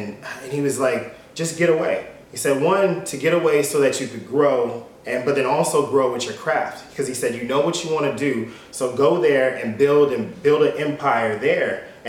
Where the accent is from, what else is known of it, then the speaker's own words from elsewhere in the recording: California, United States; I'm from Northern California, as you mentioned.